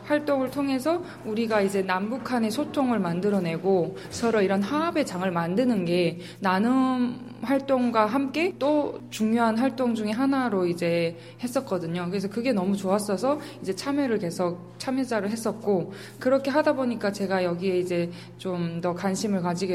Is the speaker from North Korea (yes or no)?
yes; North Korea; now in South Korea; 저도 같은 탈북민인데